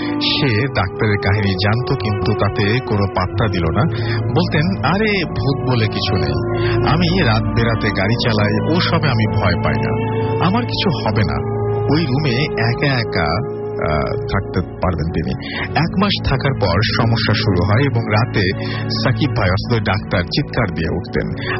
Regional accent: Dhadua, Khulna Division, Bangladesh; আমাদের বাড়ি খুলনা জেলার বাটিয়াঘাটা থানার ধাদুয়া গ্রামে। ওই সময় আমাদের এলাকার কোনো ডাক্তার ছিলেন না

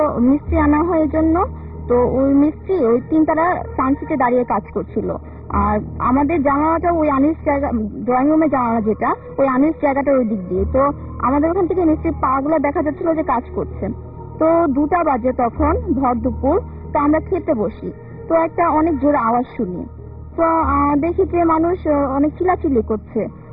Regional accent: Dhaka, Dhaka Division, Bangladesh; মালিবাগ থেকে।

